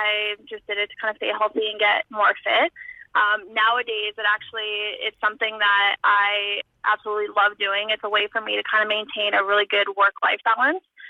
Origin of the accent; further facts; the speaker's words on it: Sudbury, Ontario, Canada; one back in my hometown of Sudbury, and then I ran Ottawa Race Weekend.